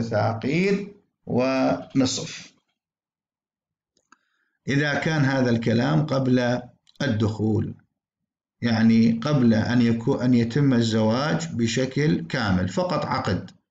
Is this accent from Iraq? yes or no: yes; Iraq; فما هي قصة المقدم والمؤخر عندنا في العراق؟